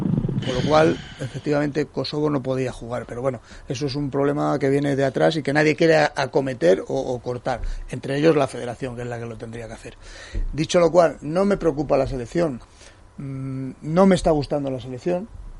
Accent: Spain; porque soy español

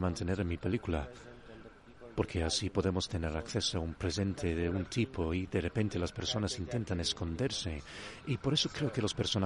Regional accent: Romania; Spanish is a second language; Vengo de una cultura quizás menos desarrollada. Vengo de Rumanía.

